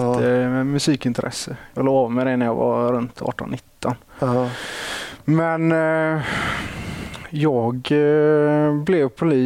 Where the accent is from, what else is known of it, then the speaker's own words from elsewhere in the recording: Västra Götaland County, Sweden; accent: Gothenburg dialect; Ja, jag får inte säga att jag är göteborgare för jag bor utanför.